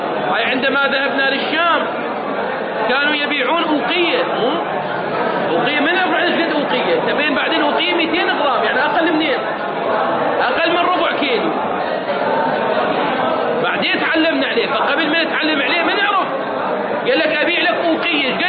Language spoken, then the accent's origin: Arabic; Iraq; هذه المصطلحات موجودة عندنا في العراق